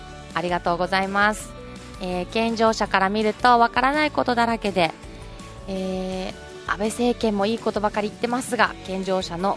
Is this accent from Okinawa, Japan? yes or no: yes; Nishihara, Okinawa, Japan; 私西原町出身なんですが、その西原中学校を、卒業したんですけれども、